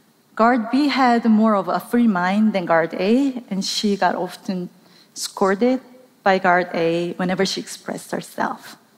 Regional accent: South Korea; English is a second language; I grew up in South Korea. To us, North Korea was always the enemy, even before I was born.

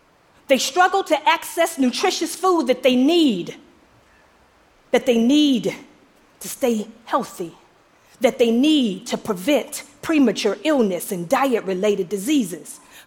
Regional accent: Detroit, Michigan, United States; I'm from Detroit. A city that in the 1950s was the world's industrial giant.

